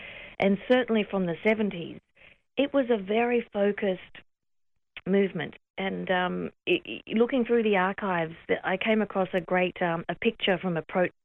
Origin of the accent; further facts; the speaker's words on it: Sydney, New South Wales, Australia; I was born here in Sydney, raised here in Sydney. My mum's family are Rutleys from northwestern New South Wales